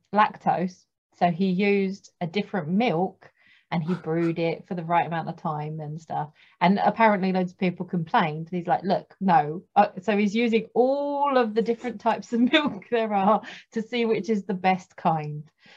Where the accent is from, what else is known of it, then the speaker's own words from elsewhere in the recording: United Kingdom; We thought, because we're British and just, yeah, it would suit us more